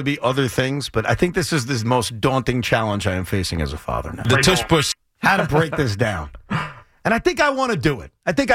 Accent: Long Island, New York, United States; But this guy, Tommy's from Long Island. I'm from Long Island.

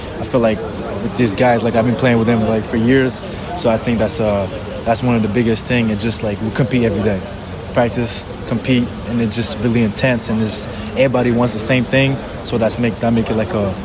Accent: Montreal, Quebec, Canada; first language French; English is a second language; So I'm from Montreal, so my family speaks French.

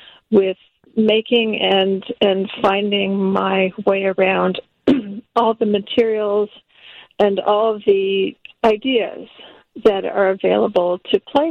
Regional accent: California, United States; also born or lived in New York; I'm originally from California.

